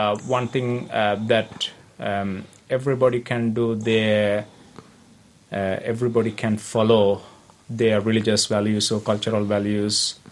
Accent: Sri Lanka; No, no, we are actually from Sri Lanka.

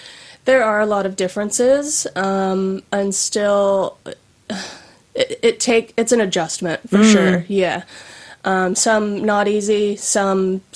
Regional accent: Illinois, United States; now in New Zealand; So I grew up in Illinois, in the States, and I have to explain this to Americans as well, so it's kind of in the middle.

